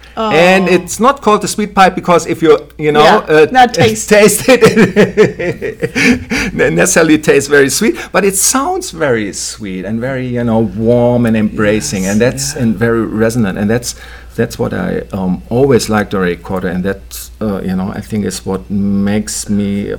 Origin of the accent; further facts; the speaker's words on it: Germany; English is a second language; moved away as an adult; also born or lived in Netherlands; I grew up in Germany, as I said, and then I went to the Netherlands and studied music